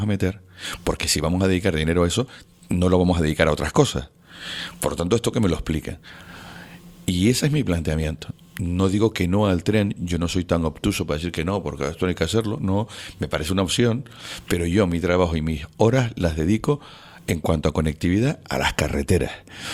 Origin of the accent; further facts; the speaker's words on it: Canary Islands, Spain; Aquí si somos tinerfeños y tinerfeños